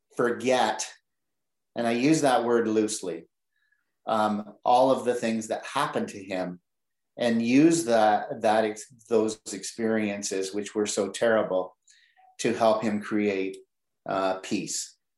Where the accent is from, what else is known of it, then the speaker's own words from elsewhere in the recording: Oshawa, Ontario, Canada; I can remember, and I grew up in Oshawa, of course